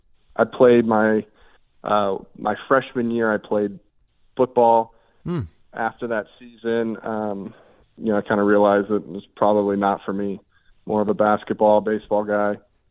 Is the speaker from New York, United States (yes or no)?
no; Reno, Nevada, United States; Been around a lot. But I was born and raised in Reno, Nevada. I was the oldest of three.